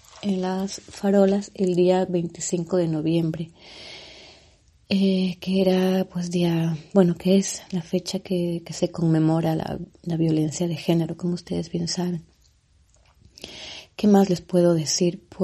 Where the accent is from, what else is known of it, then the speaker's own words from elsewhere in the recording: Ecuador; una mantita que han tejido pues las mujeres del Ecuador, mi país de origen.